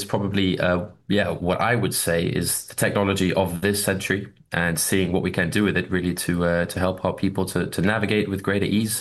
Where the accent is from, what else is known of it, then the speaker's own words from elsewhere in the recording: South Africa; now in Eindhoven, Netherlands; as you heard in the beginning. I'm originally from South Africa, based out of here in the Netherlands.